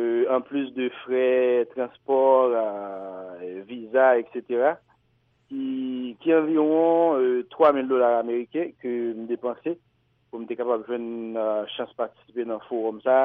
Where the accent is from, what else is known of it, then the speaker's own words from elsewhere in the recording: Haiti; c'est moi-même qui ai une chance de participer en tant que haïtien. Et c'est moi-même comme seul haïtien